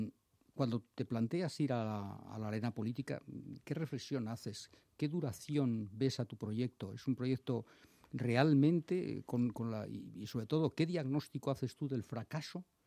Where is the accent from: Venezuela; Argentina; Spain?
Spain; Yo soy español